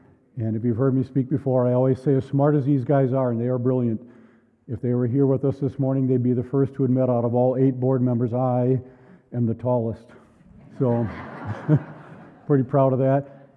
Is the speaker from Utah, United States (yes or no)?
no; Waukesha, Wisconsin, United States; And anyway, I was raised here in Waukesha, Christian home, great Christian upbringing. After I graduated from Waukesha North, I went to John Brown University in Arkansas to study mechanical engineering, got a degree